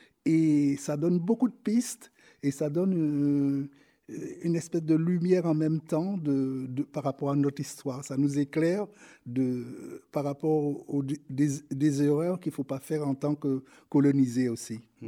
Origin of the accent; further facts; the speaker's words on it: Guadeloupe; also born or lived in Martinique; Mais je suis des deux îles, parce que mon grand-père était martiniquais, mmh. et je suis de la Guadeloupe et de la Martinique.